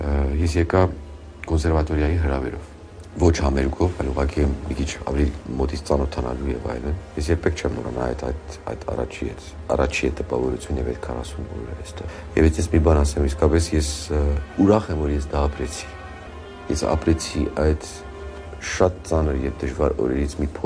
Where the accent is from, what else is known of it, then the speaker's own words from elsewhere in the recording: Iran; Ես իրականության մեջ իմ մանկությունը և պատանեկության այդ սկզնական շրջանը, որ անցկացրել եմ Պարսկաստանում